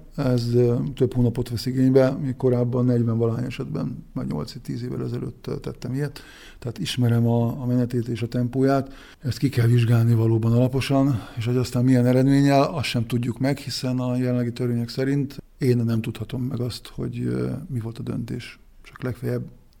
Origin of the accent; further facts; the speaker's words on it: Sátoraljaújhely, Borsod-Abaúj-Zemplén, Hungary; ebben az esetben nekem Sátorajúhelyet kell képviselnem. Tudom, hogy mi a jó ezeknek az embereknek, itt születtem, itt éltem, és itt vagyok polgármester 22 éve